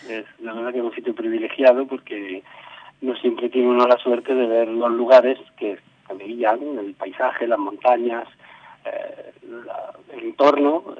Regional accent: Córdoba, Andalusia, Spain; moved away as an adult; also born or lived in Madrid; yo nací en Córdoba y me crié en Córdoba hasta los 18 años, que marché a Madrid a estudiar la carrera.

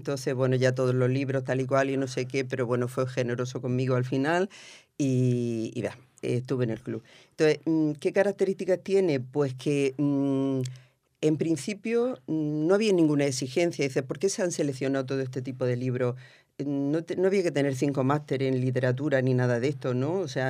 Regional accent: Almería, Andalusia, Spain; yo soy muy bruta porque soy de Almería y hablo así.

